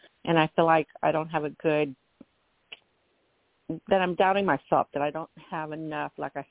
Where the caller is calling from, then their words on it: Washington, United States; I'm calling from Washington State.